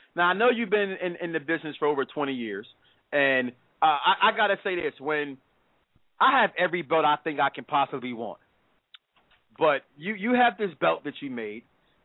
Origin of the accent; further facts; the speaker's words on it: Chicago, Illinois, United States; he's from Brooklyn and he's a Nets fan, and I'm from Chicago